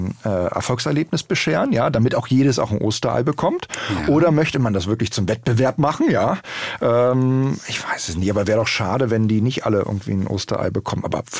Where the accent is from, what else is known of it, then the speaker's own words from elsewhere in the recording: Berlin, Germany; Ich bin in Schöneberg groß geworden und der Schrebergarten ist immer noch der, in dem ich eben auch aufgewachsen bin.